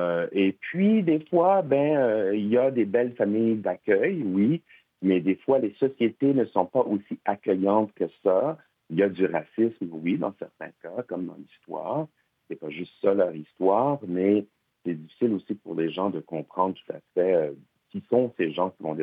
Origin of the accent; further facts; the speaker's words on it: New Brunswick, Canada; born there; Moi, je suis né au Nouveau-Brunswick, donc je suis canadien. Mes frères et sœurs, eux, sont nés en Haïti.